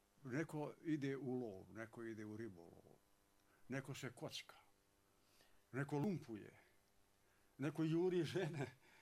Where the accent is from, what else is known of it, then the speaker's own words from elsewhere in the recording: Bosnia & Herzegovina; also born or lived in Montenegro / Serbia; Bosna je moj zavičaj, Crna Gora i Srbija.